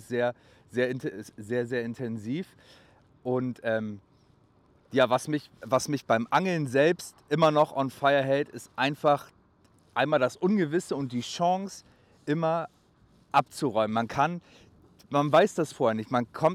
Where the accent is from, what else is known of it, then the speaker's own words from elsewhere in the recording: Hamburg, Germany; bei uns in Hamburg